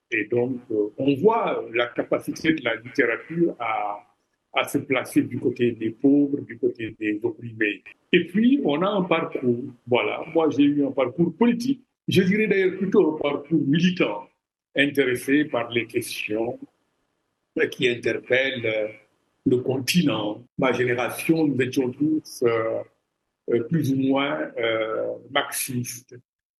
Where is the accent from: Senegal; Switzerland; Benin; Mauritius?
Senegal; Moi-même, je suis sénégalais, j'écris en Wolof.